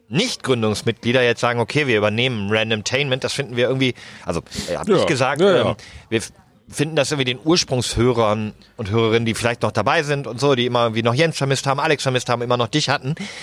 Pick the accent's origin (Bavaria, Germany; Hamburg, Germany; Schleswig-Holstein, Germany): Schleswig-Holstein, Germany; Schleswig-Holsteiner Bier, wo ich herkomme.